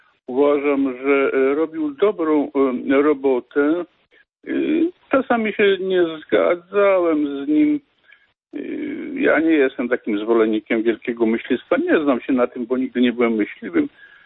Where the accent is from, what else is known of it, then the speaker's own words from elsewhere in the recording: Warsaw, Masovian Voivodeship, Poland; Ja jestem z Warszawy i zawsze tu mieszkałem